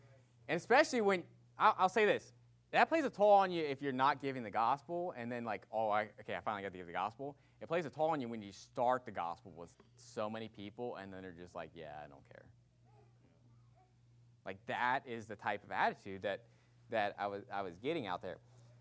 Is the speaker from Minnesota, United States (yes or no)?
no; West Virginia, United States; accent: West Virginia; Now maybe it's my West Virginia accent.